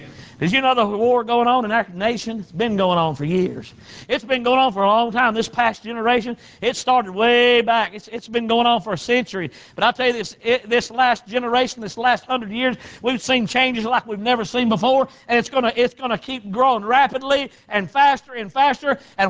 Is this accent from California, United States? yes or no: no; North Carolina, United States; as I was growing up in North Carolina in the mountains up there